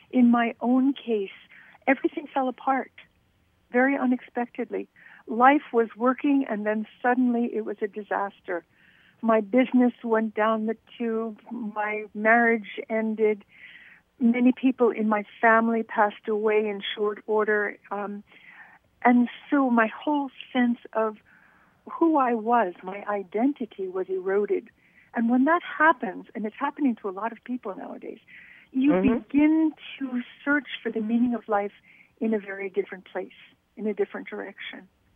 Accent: United States; Well, I'm American. For most of my life, I led a very normal kind of American existence.

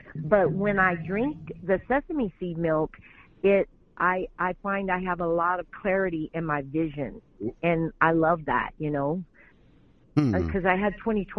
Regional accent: Louisiana, United States; They had a man in my hometown called Poussat La. I'm from South Louisiana.

